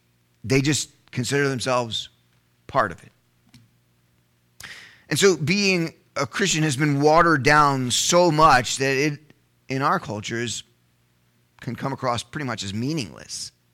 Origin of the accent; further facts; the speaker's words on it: Elizabeth, New Jersey, United States; born there; So I was born in America, Elizabeth, New Jersey.